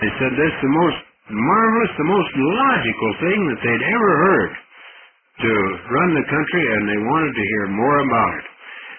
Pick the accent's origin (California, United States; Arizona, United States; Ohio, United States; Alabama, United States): Arizona, United States; and I suppose because I was from Arizona, asked me to come back between 4:30 and 5